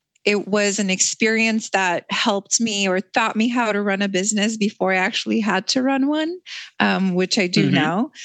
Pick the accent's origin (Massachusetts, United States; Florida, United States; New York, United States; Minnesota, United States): Minnesota, United States; I grew up in Minnesota in many ways. It is my home now and has been for many, many years.